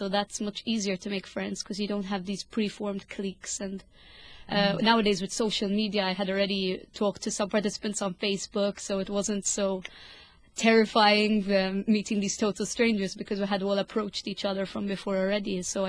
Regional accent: Malta; I am from Malta, so I'm kind of a neutral bystander

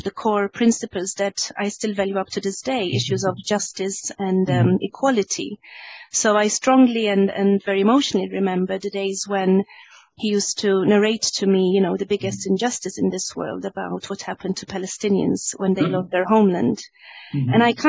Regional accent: Malta; being born and bred in Malta gave me such a sort of huge repertoire of sources to draw upon. And I grew up in a very sort of humble home, in a very working class home.

